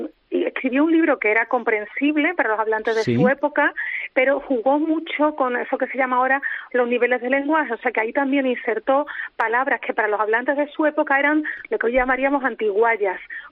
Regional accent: Seville, Andalusia, Spain; Yo sí lo hago muy mal, soy sevillana

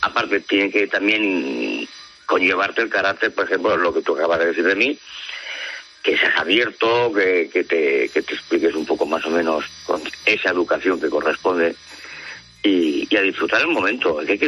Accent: Valencia, Valencian Community, Spain; yo por lo menos como valenciano lo tengo que agradecer

